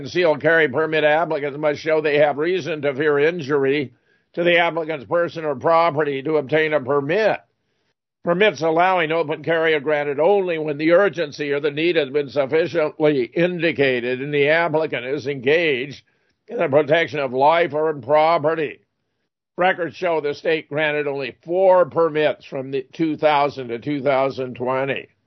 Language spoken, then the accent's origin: English; Pasadena, California, United States; born there; My own parents graduated from UCLA. I was born in Pasadena. I've always liked Southern Cal.